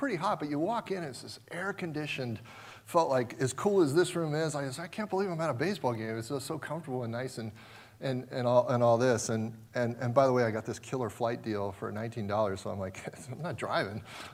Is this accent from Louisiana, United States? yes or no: no; Cincinnati, Ohio, United States; my hometown Cincinnati Reds were playing down in Arizona